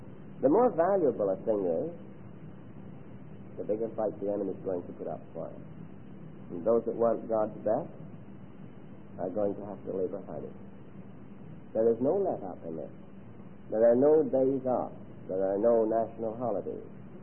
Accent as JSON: {"language": "English", "country": "United Kingdom", "tie": "born or raised there", "said": "when I was a child growing up in Britain"}